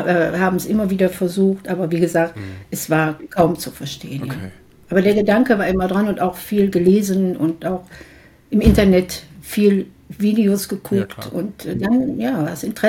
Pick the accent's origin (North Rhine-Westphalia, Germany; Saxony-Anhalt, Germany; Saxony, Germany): North Rhine-Westphalia, Germany; Mönchengladbach; in meiner Heimatstadt Mönchengladbach, ja, so eine Vorstellung gegeben